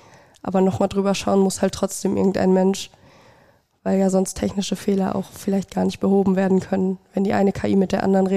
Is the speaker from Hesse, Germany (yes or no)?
no; Wadersloh, North Rhine-Westphalia, Germany; Ja, ich komme aus Wadersloh.